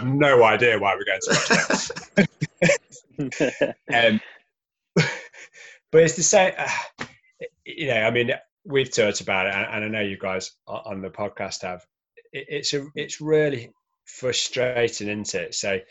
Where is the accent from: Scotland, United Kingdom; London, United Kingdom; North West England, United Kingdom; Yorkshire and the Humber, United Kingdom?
North West England, United Kingdom; Manchester; You know, I'm from Manchester originally.